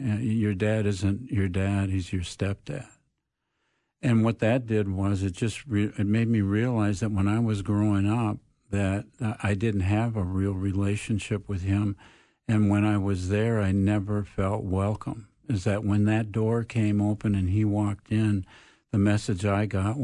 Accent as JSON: {"language": "English", "town": "Minneapolis", "region": "Minnesota", "country": "United States", "tie": "born or raised there", "also_born_or_lived": "Mahnomen", "said": "I've been working in South Minneapolis, and that's basically where I was growing up. I was born in Manoman, Minnesota. If anybody knows where that is, it's about 30 miles north of Detroit Lakes."}